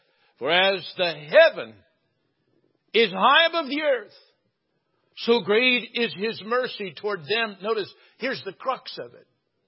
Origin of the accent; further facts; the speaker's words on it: California, United States; I guess maybe I'm from California. That's why it touched me so well.